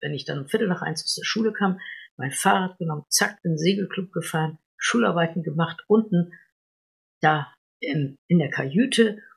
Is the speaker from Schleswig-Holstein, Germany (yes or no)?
yes; Flensburg, Schleswig-Holstein, Germany; Ich bin ja in Flensburg an der Küste groß geworden